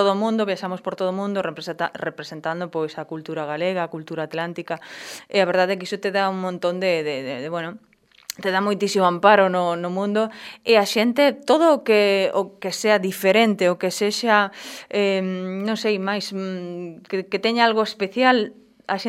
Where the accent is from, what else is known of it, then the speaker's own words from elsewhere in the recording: Galicia, Spain; son media galega, media portuguesa, porque teño raíces portuguesas